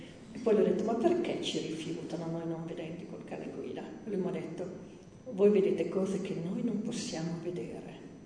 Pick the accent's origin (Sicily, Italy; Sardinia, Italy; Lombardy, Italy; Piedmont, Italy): Piedmont, Italy; Asti; io sono astigiana. E io sono di Portacomaro.